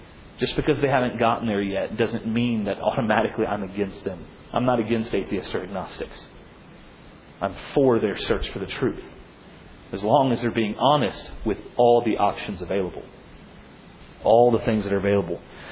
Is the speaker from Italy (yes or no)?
yes; Italy; moved away; I grew up in Italy